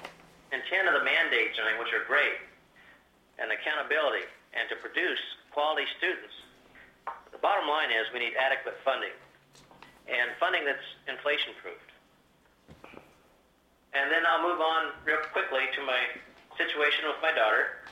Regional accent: Dillingham, Alaska, United States; from Dillingham.

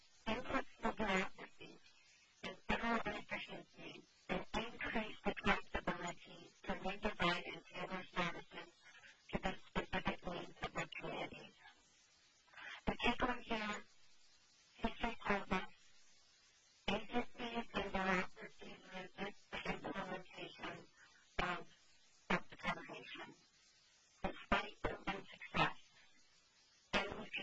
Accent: Stevens Village, Alaska, United States; I'm from Stevens Village.

